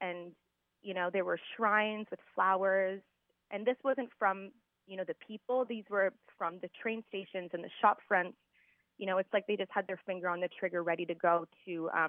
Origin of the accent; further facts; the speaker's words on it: Sudbury, Ontario, Canada; moved away as an adult; now in London, United Kingdom; I am from Sudbury, born and raised, but I have been living in overseas in the UK since 2018, on and off. So I'm currently living between London and Liverpool.